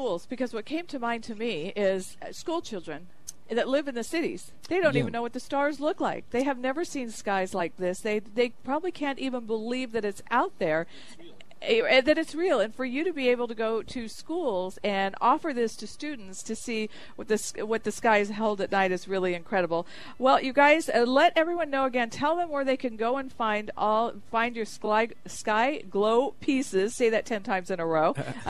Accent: California, United States; I'm from the Coachella Valley

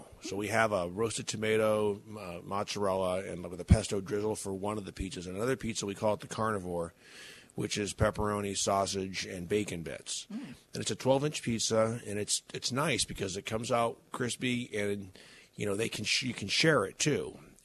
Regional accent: New England, United States; and I'm from New England.

